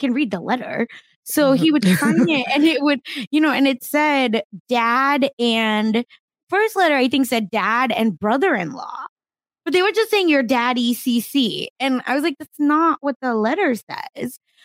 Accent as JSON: {"language": "English", "town": "Mumbai", "region": "Maharashtra", "country": "India", "said": "Because I'm not from the northeast. That's where Bihar is. Like, I'm from Mumbai."}